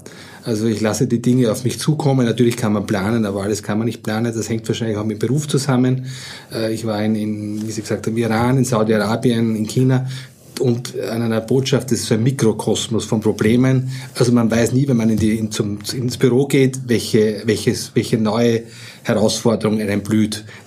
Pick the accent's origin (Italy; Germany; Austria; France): Austria; Lower Austria; born there; im Weinviertel, wo ich geboren bin